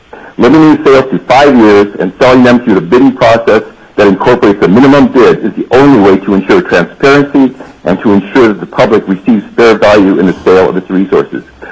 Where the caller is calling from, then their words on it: Gustavus, Alaska, United States; I'm calling from Gustavus.